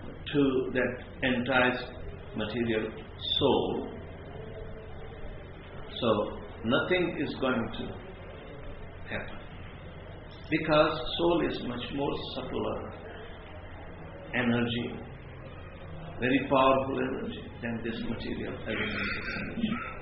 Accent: India; Because I am born here, I am Indian, I must sacrifice my life for Mother India.

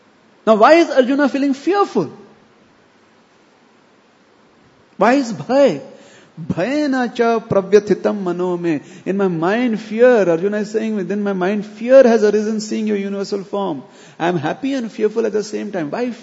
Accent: India; Apun dono Indian. He is Indian, I am Indian. So we feel proud.

